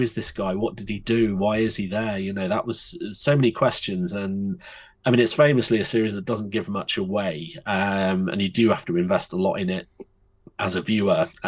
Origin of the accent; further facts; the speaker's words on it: South West England, United Kingdom; now in Isle of Man; I'm from the Isle of Man, from Devon originally. Been living here for about 20 odd years for my sins, and loving it.